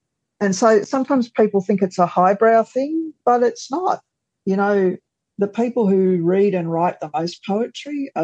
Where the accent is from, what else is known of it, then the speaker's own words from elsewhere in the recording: Sydney, New South Wales, Australia; now in Newcastle, Australia; I live in Mullumbimba, which is Newcastle. I'm from Sydney originally. My mob is Wiradjuri. I'm a mixed person. So I also come from a Chinese-Australian family, one of the oldest in the country, in fact, the oldest.